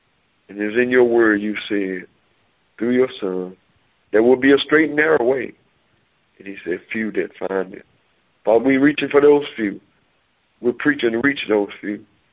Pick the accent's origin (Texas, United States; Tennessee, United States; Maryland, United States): Texas, United States; Hillfield; Brother Wiggins from East Texas, my homeboy. I'm from Hillfield, he's from St. Augustine.